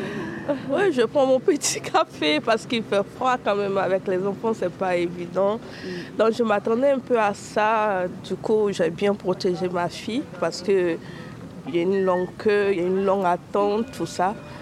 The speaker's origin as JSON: {"language": "French", "country": "Côte d’Ivoire", "lives_now": "France", "said": "Je viens de la Côte d'Ivoire. Ouais. Je suis ivoirienne d'origine."}